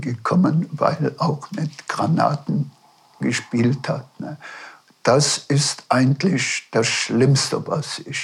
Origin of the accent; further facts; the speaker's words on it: Bronsfeld, Rhineland-Palatinate, Germany; Bronsfeld ein Lied zu schreiben.